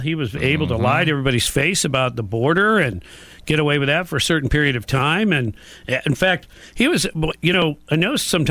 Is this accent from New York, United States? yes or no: no; Michigan, United States; I guess I remember Democrats of old, you know, growing up in Michigan.